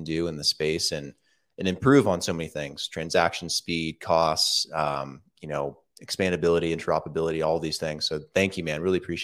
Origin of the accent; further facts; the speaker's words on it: United States; now in Colombia; I'm from the United States. I live in Colombia